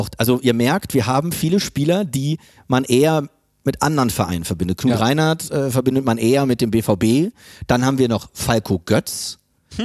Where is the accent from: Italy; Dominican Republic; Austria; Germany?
Germany; Frankfurt, Hesse; den hatte ich vor allem so als Frankfurter immer im Kopf